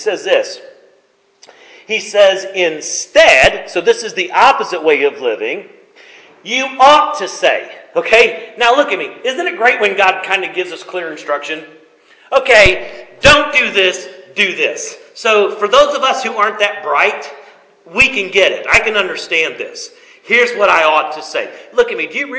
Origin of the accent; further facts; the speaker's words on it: South Carolina, United States; I am from South Carolina. Y'all know that?